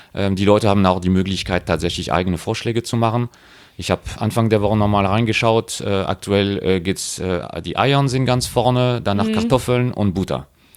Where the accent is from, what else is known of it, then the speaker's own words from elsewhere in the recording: France; German is a second language; now in Germany; ich bin ja Franzose, zwar sehr lange in Deutschland unterwegs